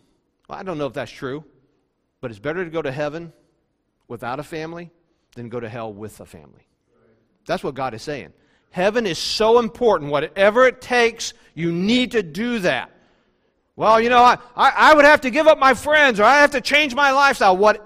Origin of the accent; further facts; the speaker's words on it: West Virginia, United States; I'm from West Virginia. This is a true story.